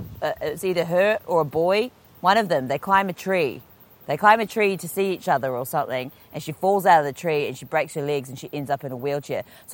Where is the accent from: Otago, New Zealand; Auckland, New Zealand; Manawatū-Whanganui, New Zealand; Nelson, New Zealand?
Manawatū-Whanganui, New Zealand; Palmerston North; I grew up in Palmerston North, which is definitely like an inland kind of metropolis.